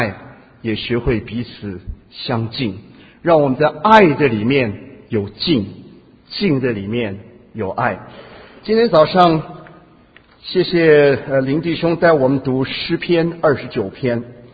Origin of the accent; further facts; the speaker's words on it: Taiwan; now in United States; 我们从台湾来的人都知道有一个921大地震，我们在美国人都我们在美国的人都知道有个911纽约的这个大灾难。